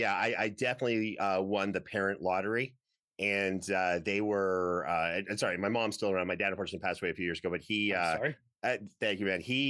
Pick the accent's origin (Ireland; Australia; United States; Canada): Canada; where I grew up in Canada